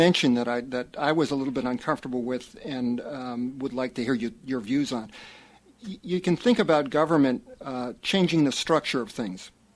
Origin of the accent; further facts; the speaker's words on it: Brooklyn, New York, United States; born there; I was born in Brooklyn, not the Midwest, and maybe that explains it.